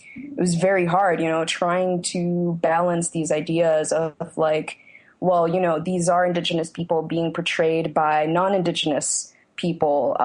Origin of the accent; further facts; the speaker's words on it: Phoenix, Arizona, United States; now in Brooklyn, United States; I'm originally from Phoenix. I moved to Brooklyn